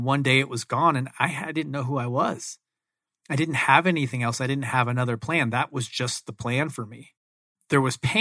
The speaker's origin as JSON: {"language": "English", "town": "Phoenix", "region": "Arizona", "country": "United States", "tie": "born or raised there", "said": "I grew up here in Phoenix, Arizona. Grew up here my whole life playing athletics, specifically baseball, all the way up until my senior year at Arizona State"}